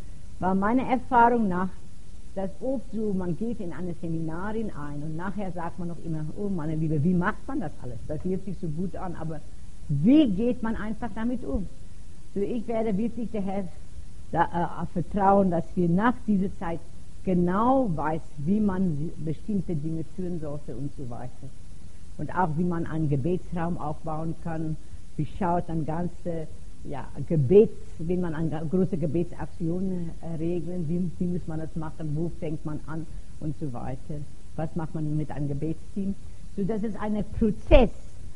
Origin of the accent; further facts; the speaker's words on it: Pretoria, Gauteng, South Africa; Ich komme aus Pretoria, wir wohnen dort.